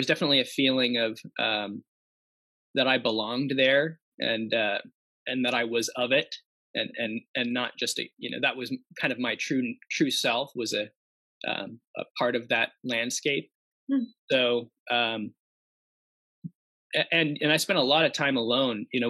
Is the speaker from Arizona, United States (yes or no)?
yes; Tucson, Arizona, United States; also born or lived in Utah; We grew up in Tucson, Arizona. That was our first that was my first conscious place that we lived in, although I was born in Utah.